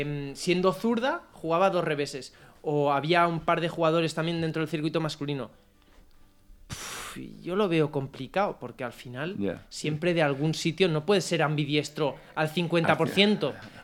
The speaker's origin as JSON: {"language": "Spanish", "country": "Spain", "said": "en Francia o en Italia se vive de una manera más parecida a la que la podemos vivir los españoles. Somos más latinos, más calientes"}